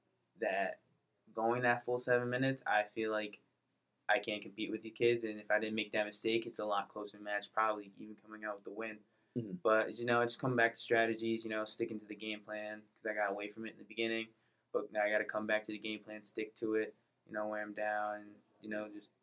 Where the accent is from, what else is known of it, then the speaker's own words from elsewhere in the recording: Willimantic, Connecticut, United States; I'm from Willimantic, Connecticut, and, you know, I grew up 4 years old, started wrestling, playing football.